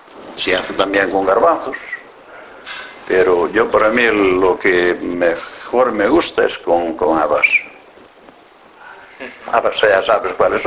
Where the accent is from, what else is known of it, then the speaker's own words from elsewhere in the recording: Las Barreiras, Spain; Aquí, no, yo nací en las Barreiras y ahí sigo.